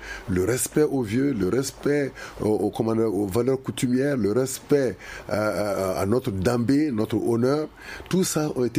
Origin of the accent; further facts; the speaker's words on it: Ségou, Mali; Chez nous, à Ségou, enfin au milieu Bambara